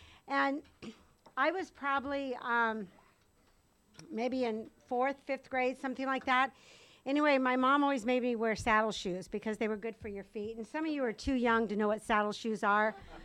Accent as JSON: {"language": "English", "country": "United States", "tie": "born or raised there", "said": "I was born and raised in East County."}